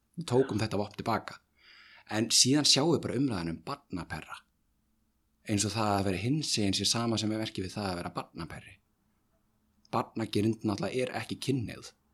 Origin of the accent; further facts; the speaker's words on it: Akranes, Western Region, Iceland; Og það að nú ég, samkennuðu maður, kem frá Akranesi, það ekki einasti hinsegin einstaklingur í kringum mig.